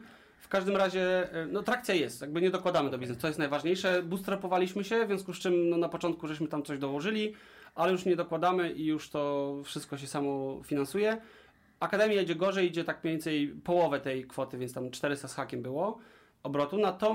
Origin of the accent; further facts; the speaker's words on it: Warsaw, Masovian Voivodeship, Poland; Jestem z Warszawy.